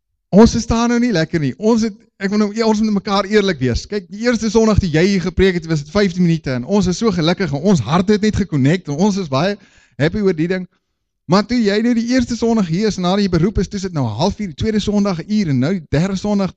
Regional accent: Namibia; moved away as an adult; also born or lived in London, United Kingdom; ek is oorspronklik van Namibia af, daar groot geword en so in 2003 die Here my begin praat en wys gaan Londen toe. Nou ja, ons is Londen toe, ek op daai stadium, en die 1 jaar het toe 8 jaar geraak

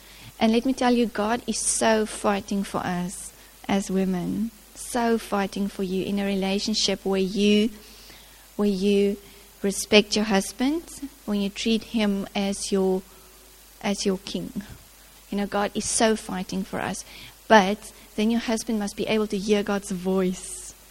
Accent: Ladismith, Western Cape, South Africa; I grew up in Ladysmith in the Little Karoo.

